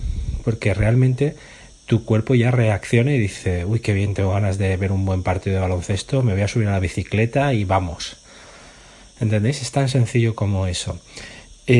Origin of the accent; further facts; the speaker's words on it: Spain; a mí después de comer, como buen español, me gusta descansar un ratito